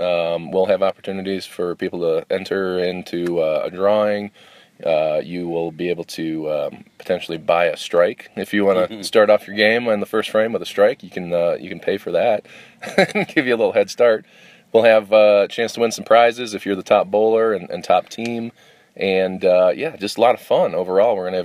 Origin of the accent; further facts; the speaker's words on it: Chicago, Illinois, United States; now in Indianapolis, United States; We are originally from the Chicago area, and so we're Midwesterners through and through.